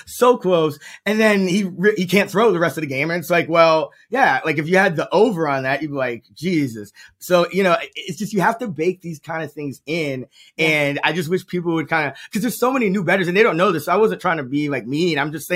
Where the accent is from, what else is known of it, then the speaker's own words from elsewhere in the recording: New York City, New York, United States; I mean, just, you know, coming from New York, I'm from the Bronx, New York.